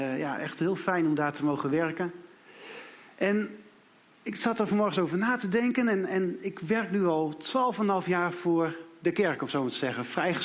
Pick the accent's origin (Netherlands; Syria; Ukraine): Netherlands; Grijpskerk, Groningen; also born or lived in Assen; now in Friesland, Netherlands; Ik ben niet een Fries. Ik werk nu in Friesland. Oorspronkelijk kom ik uit Groningen. Dus eigenlijk is het nog erger. Maar ik ben geboren in Grijfskerk. Een heel klein dorpje in Groningen. Maar ik heb een lange tijd gewoond in Assen, de hoofdstad van Drenthe.